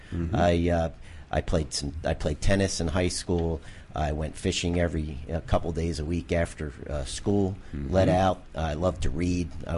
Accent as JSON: {"language": "English", "town": "Bel Air", "region": "Maryland", "country": "United States", "said": "I'm from Bel Air, Maryland."}